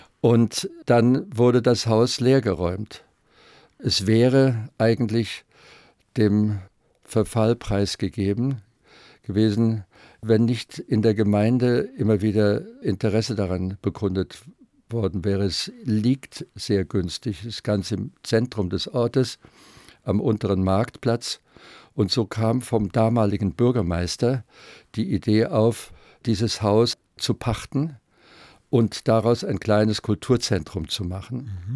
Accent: Moorbach, Rhineland-Palatinate, Germany; moved away as an adult; now in Munich, Germany; Ich bin in Moorbach im Hunsrück geboren, dort aufgewachsen als Kind. Schon in meiner Schulzeit während des Gymnasiums lebte ich dann in Simmern im Hunsrück, Kreisstadt dort. Und als ich 19 Jahre alt war, verließ ich den Hunsrück

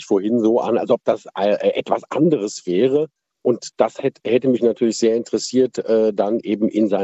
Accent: Bad Vilbel, Hesse, Germany; Ich komme aber nicht aus Frankfurt, sondern tatsächlich aus Bad Vilbel, aber das ist in der Nähe von Frankfurt.

